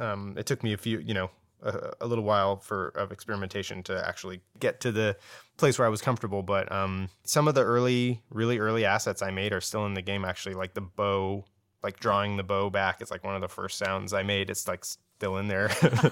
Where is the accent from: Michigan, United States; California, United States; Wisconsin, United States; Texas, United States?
California, United States; San Jose; now in New York, United States; We're all from San Jose. Logan and I are the two members of the team who work remotely. We live in New York and everybody else is in California.